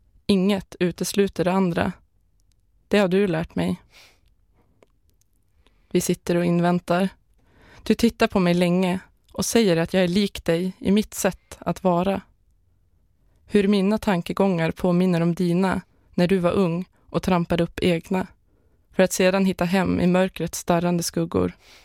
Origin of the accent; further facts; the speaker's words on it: Umeå, Västerbotten County, Sweden; Nu har jag bott hemma i Umeå typ 2 år.